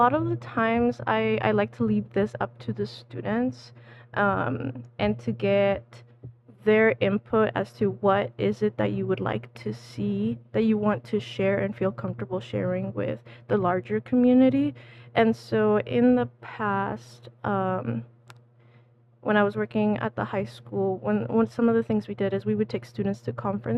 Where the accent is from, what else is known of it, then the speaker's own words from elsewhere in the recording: Mexico; I'm originally from Mexico.